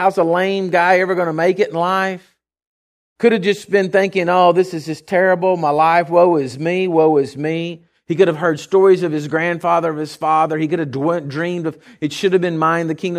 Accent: Texas, United States; asks us where we're from, we'd all say Texas. You know, we don't want to claim the United States. We're just from Texas.

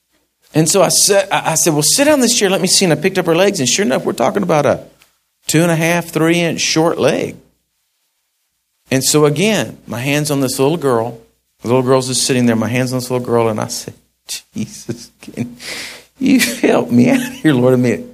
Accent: United States; customarily as an American, I'm a guest and guests should not

